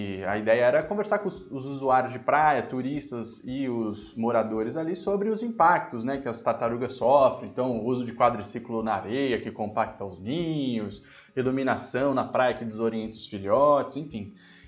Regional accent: Santos, São Paulo, Brazil; Cara, eu sou de Santos.

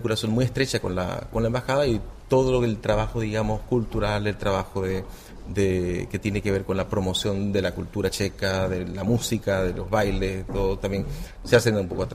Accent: Venezuela; now in Chile; cuando caso yo llegué de Venezuela a Chile

